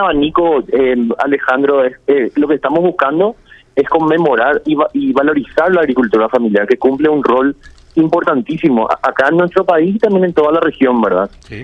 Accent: Paraguay; nosotros, como paraguayos y consumidores

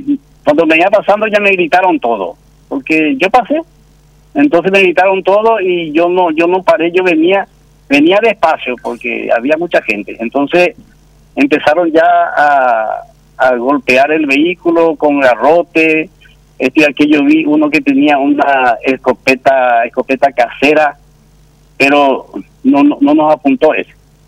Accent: Salto del Guairá, Canindeyú, Paraguay; Bueno, yo y mi señora somos de Salto del Guairá.

